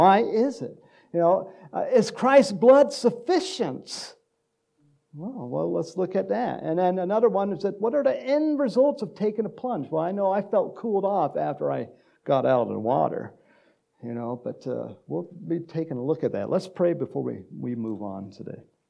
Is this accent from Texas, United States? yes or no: yes; Texas, United States; You know, back to my Texas days. I am a Texan, don't forget my blood.